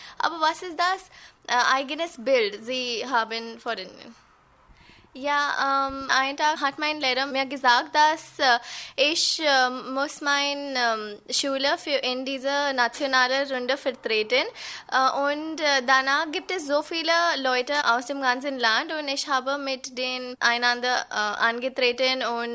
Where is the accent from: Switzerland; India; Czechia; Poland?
India; German is a second language; Ich komme aus Indien und ich wurde 1998 geboren.